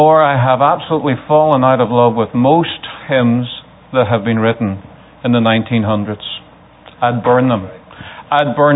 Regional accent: Ireland; And I'm from Ireland. What do you expect?

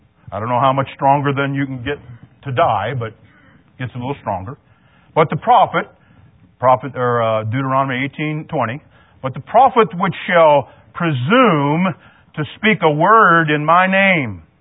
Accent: United States; I'm glad I'm American, man. We still got some freedom.

